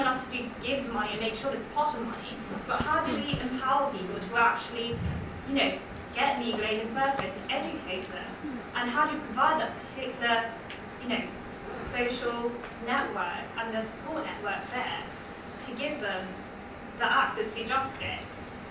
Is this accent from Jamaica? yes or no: no; Tower Hamlets, London, United Kingdom; I grew up in Tower Hamlets. Around the 1990s, I come from a very strong Bangladeshi community